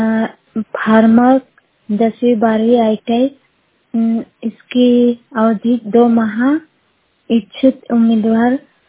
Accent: Anjara, Madhya Pradesh, India; मैं बड़वानी जिले के ग्राम अंजारा की निवासी हूँ।

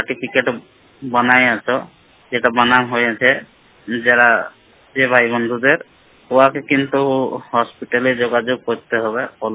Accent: Kumareding, Jharkhand, India; আমার রাজ্য ঝাড়খণ্ড, জেলা সরাইকেলা খরসাওয়া, আমার গ্রাম বাড়ি হচ্ছে কুমারেডিং।

